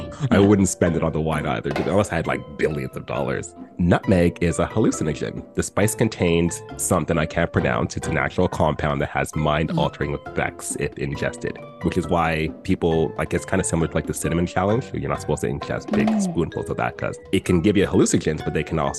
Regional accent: Alberta, Canada; I am clearly from Alberta.

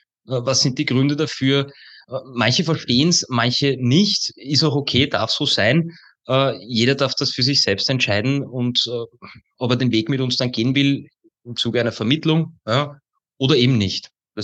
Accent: Baden, Lower Austria, Austria; also born or lived in Vienna; now in Wiener Neustadt, Austria; Ich bin ursprünglich ein gebürtiger Wiener, bin aber im Raum Baden bei Wien aufgewachsen und lebe nun seit schon gut über 11, 12 Jahren in Wiener Neustadt in Niederösterreich.

